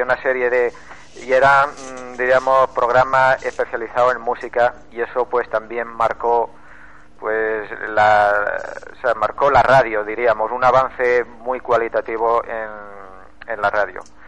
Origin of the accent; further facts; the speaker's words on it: Móstoles, Community of Madrid, Spain; ya voy a comentarlo allí en mi pueblo, en Móstoles.